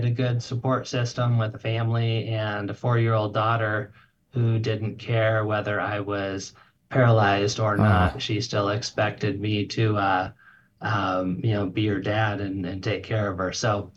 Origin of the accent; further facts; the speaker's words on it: Anchorage, Alaska, United States; Sure. So I grew up here in the Anchorage area in Alaska.